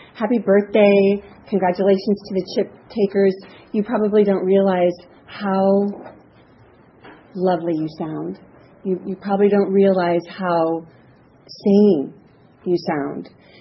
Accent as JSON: {"language": "English", "town": "San Fernando Valley", "region": "California", "country": "United States", "said": "And, oh, I'm from the San Fernando Valley."}